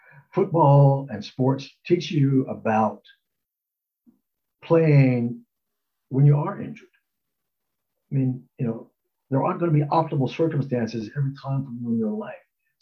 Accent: Ohio, United States; As I said, I'm from Ohio.

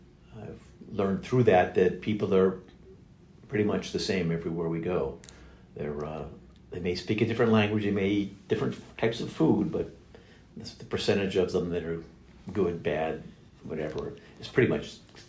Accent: Brooklyn, New York, United States; born there; I was born in Brooklyn, New York on April 4th, 1947.

